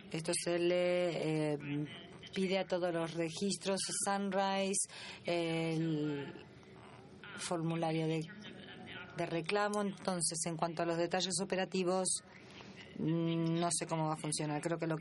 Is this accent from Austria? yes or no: yes; Austria; Spanish is a second language; Bueno, yo vengo de Austria.